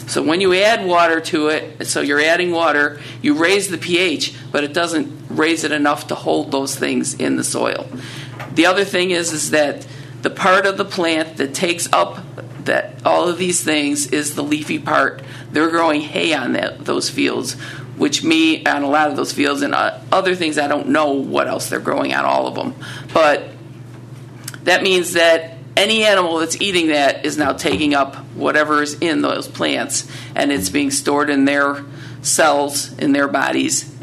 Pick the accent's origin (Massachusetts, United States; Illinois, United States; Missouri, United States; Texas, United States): Illinois, United States; now in Toledo, United States; was raised in Illinois, and so most of my background is Illinois soil testing